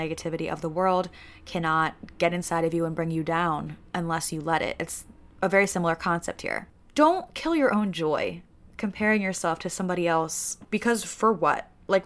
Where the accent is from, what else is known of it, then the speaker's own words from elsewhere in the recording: Pennsylvania, United States; And I'm from Pennsylvania, so Clemson is in South Carolina.